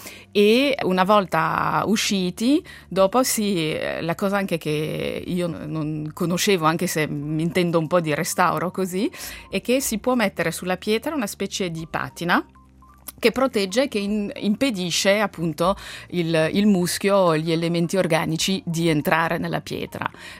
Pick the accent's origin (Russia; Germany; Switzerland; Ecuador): Switzerland; Lausanne, Vaud; nata e cresciuta a Losanna